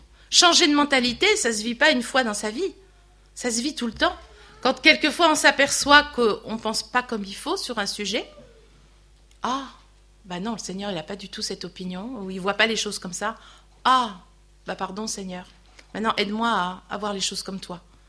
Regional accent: Normandy, France; quand j'étais petite, mon père, je suis normande, mon père fabriquait son cidre.

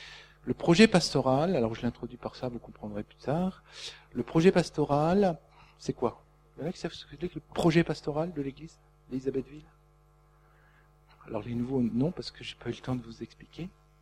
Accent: France; en tant que Français, on n'est pas bien équipé pour répondre

